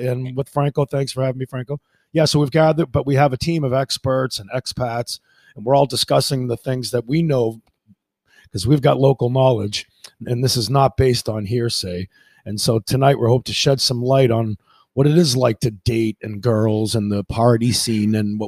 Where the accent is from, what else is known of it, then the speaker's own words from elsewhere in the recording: United States; as far as American laws go, being an American, I have to obey the laws of the United States no matter where I go.